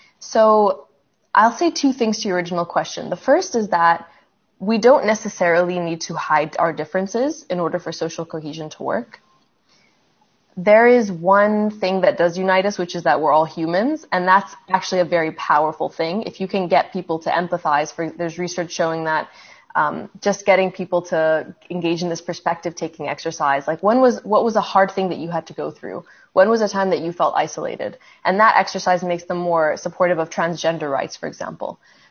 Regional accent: Canada; I just became Egyptian Canadian, and that felt so natural to me, and I felt so comfortable saying I'm Egyptian Canadian. I'm half Egyptian, half Canadian.

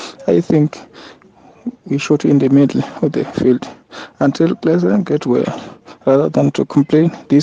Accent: Mwangwini, South Africa; now in Pretoria, South Africa; from Mwangwini, currently in Pretoria.

